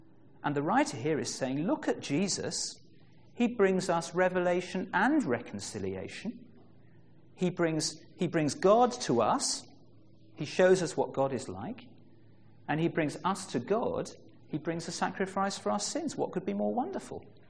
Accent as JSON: {"language": "English", "region": "England", "country": "United Kingdom", "said": "I may become enthusiastic in the next few minutes, but I'm English, and I will try to control it"}